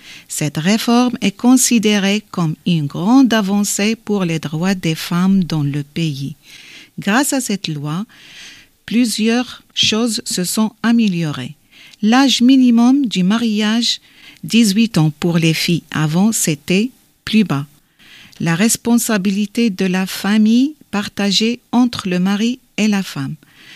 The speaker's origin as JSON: {"language": "French", "country": "Morocco", "lives_now": "France", "said": "je viens du Maroc. Quand je suis arrivée en France"}